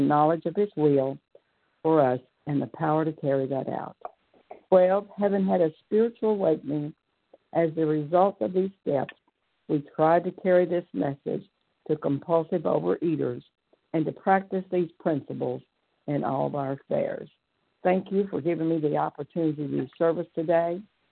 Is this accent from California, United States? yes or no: no; Pensacola, Florida, United States; I'm a food addict and I am from Pensacola, Florida.